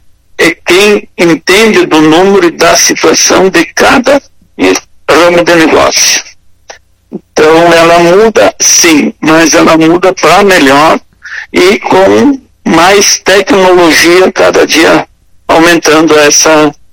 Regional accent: Nova Prata, Rio Grande do Sul, Brazil; eu sou natural de Nova Prata, 100 quilômetros de Caxias do Sul. Né? Eu sou de uma família humilde, digamos assim, mas bem numerosas. E eu estudei o primeiro e segundo grau lá em Nova Prata.

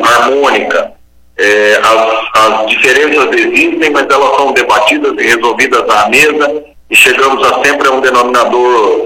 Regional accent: São Paulo, Brazil; mas como bom paulista, eu diria o seguinte

